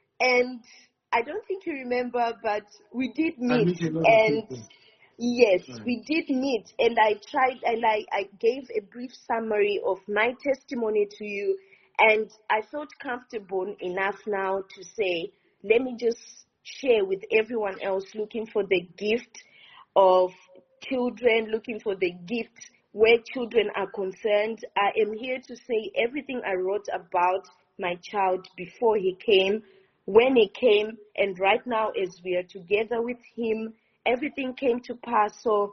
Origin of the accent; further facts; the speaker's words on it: Zimbabwe; now in Nigeria; I'm from Zimbabwe. I joined Hallelujah Challenge in India. Right now, I am in Nigeria.